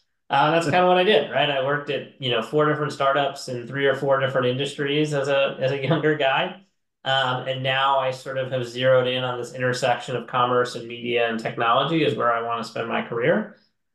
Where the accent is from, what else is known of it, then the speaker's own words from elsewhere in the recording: Long Beach, New York, United States; So I moved around a bit as a kid, but I would say I grew up most formatively in a town called Long Beach on Long Island, a little kind of fishing and bar town